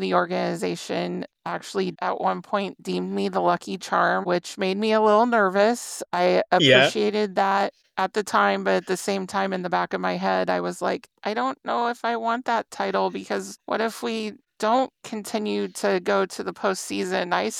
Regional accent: Iowa, United States; where I landed at a position for a small not-for-profit in my home state of Iowa.

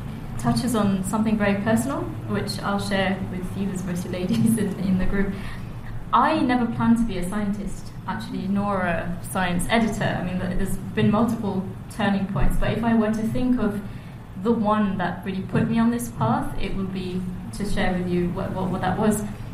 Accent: Mauritius; I'm from Mauritius. I don't know if there are any Mauritians in the group

